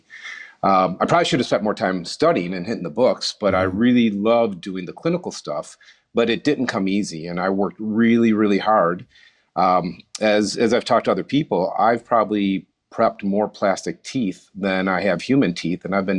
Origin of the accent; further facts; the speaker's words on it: Detroit, Michigan, United States; So I'm from Detroit area. I'm back in the 80s.